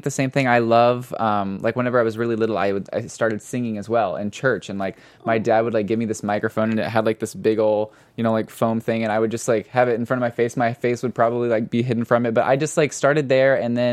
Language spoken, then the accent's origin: English; Missouri, United States; now in Los Angeles, United States; I'm from Missouri.